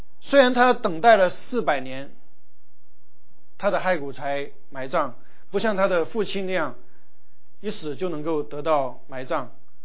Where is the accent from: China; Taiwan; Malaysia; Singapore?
China; 棺材我们中国人是非常忌讳的